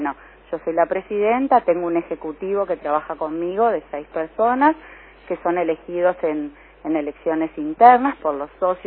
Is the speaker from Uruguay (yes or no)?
yes; Uruguay; Nosotros vivimos acá, somos uruguayos, la mayoría nacimos aquí